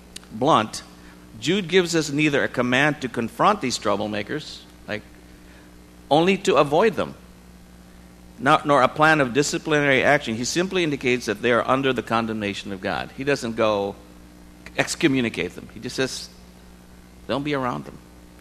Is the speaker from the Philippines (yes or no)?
yes; Philippines; English is a second language; So I'm Filipino.